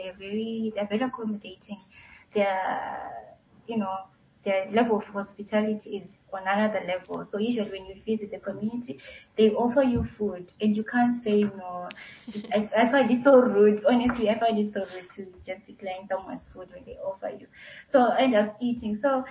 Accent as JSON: {"language": "English", "country": "Zimbabwe", "moved": "yes", "said": "I'm from Zimbabwe, the southern African part of Africa, southern region."}